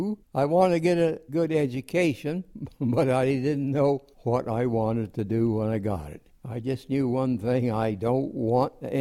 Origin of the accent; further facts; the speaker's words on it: Kerman, California, United States; born there; Yes, I was born near Kerman, California, on July the 5th, 1922.